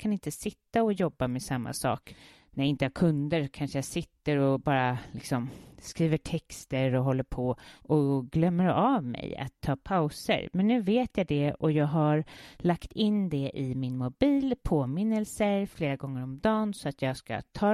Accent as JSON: {"language": "Swedish", "country": "Sweden", "said": "Det är smärtsamt som svensk. Jag känner mig inte riktigt. Min familj bor ju utomlands och de är inte särskilt svenska i huvudtaget."}